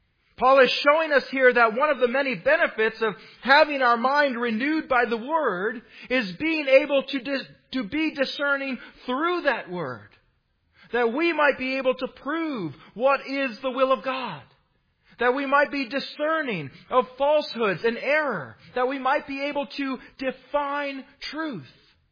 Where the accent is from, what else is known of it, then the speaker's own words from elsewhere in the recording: United States; You know, as an American, I love Memorial Day as we honor and love our veterans.